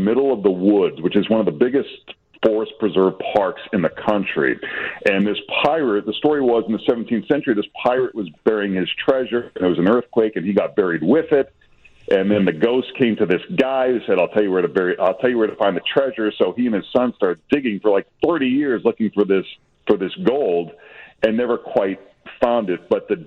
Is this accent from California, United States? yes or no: no; Lynn, Massachusetts, United States; there's a limerick or poem about my hometown that wherever you go in Boston, if you say you're from Lynn, people will always say, Lynn, Lynn, the city of sin